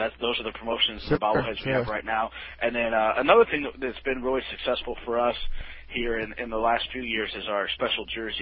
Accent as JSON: {"language": "English", "town": "Springfield", "region": "Illinois", "country": "United States", "tie": "born or raised there", "also_born_or_lived": "Chatham", "said": "I'm from Central Illinois originally. I grew up in Springfield and Chatham, which is just outside Springfield."}